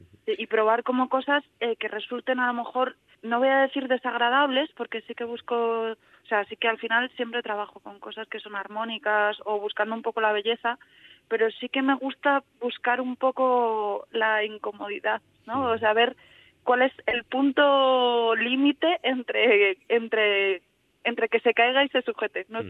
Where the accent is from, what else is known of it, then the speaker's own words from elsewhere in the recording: Community of Madrid, Spain; en Palencia, esto me toca explicarlo siempre, estuve como 2 o 3 días. Entonces, es más el sitio que figura en mi DNI y donde voy a pasar la Navidad, pero el resto soy muy madrileña.